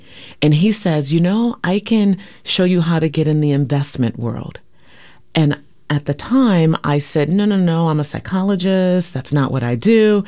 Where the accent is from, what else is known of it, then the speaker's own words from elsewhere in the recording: Portland, Oregon, United States; also born or lived in California; because this is my hometown. I'm a native of Portland, Oregon, and my grandmother ends up needing more care here. So I make the decision to move back to Portland.